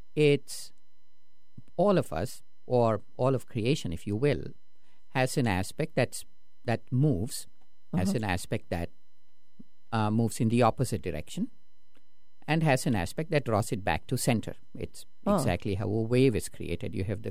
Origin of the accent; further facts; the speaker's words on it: Bangalore, Karnataka, India; moved away as an adult; I grew up in India, and right when I was about to finish college was when the city that I grew up in, it's called Bangalore